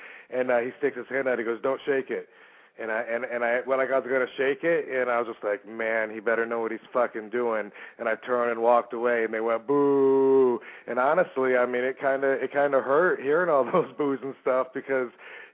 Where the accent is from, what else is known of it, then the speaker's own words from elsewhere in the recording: Georgia, United States; I came up there from Georgia where you just show your dimples and clap your hands and get the crowd behind you.